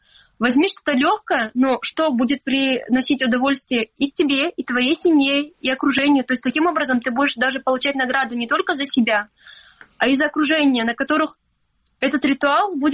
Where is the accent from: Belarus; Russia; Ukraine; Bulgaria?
Ukraine; Stary Krym, Crimea; Я выросла в Крыму, в маленьком городе, старом Крыму.